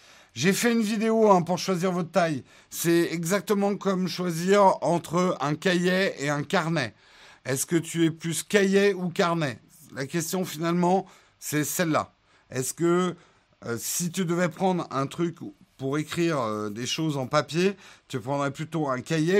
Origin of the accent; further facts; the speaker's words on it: Paris, Île-de-France, France; Ouais, on est des Parisiens, donc on brunch.